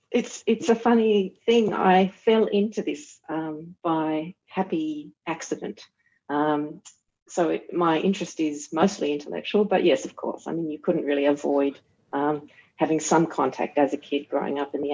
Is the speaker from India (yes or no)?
no; Australia; And as an Australian, you know, going to New Zealand, how on earth am I going to research this anyway? It's not my history.